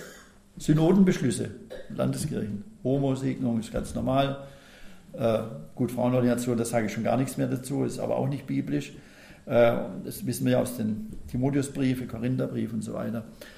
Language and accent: German; Pforzheim, Baden-Württemberg, Germany; Und die Dekanin, zum Beispiel in Pforzheim, hat es wiederholt beim ersten Christopher Street Day in meiner Heimatstadt.